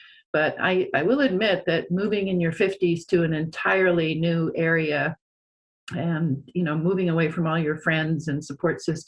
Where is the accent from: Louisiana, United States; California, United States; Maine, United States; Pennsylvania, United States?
Maine, United States; now in Humboldt, United States; I'm originally from Maine, actually, and I have family roots that go back into the late 1600s there.